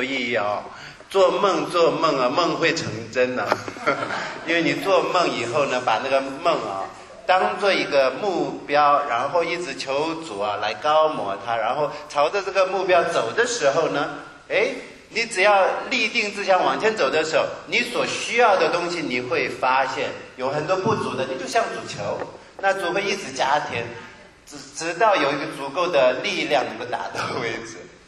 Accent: China; 你要想多大就想多大，我们中国人叫异想天开。

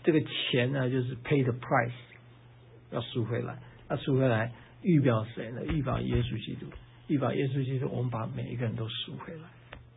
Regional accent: China; 就好像我们中国人贴春联

